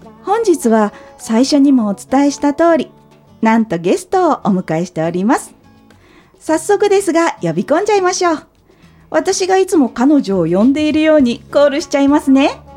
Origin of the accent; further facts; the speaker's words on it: Chiba, Japan; 千葉県生まれ千葉県育ちの私がいろいろな切り口から紹介していきます。